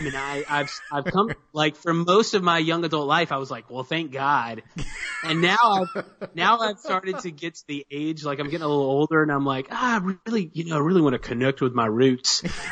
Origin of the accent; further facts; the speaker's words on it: Tallahassee, Alabama, United States; I grew up in Alabama. I grew up in a very small town, like several small towns.